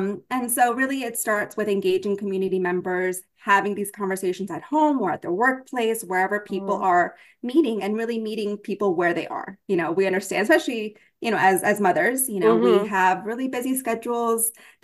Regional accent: Maryland, United States; also born or lived in Peru; now in Virginia Beach, United States; So for me as a Latina, I was born in Peru, raised pretty much most of my life in Maryland, and now I'm in Virginia Beach, Virginia.

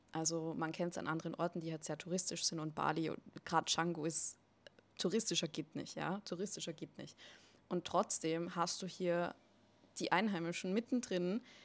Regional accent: Austria; moved away; Das ist hier komplett anders. Also bei uns in Österreich ist es so, jeder lebt so ein bisschen für sich gefühlt.

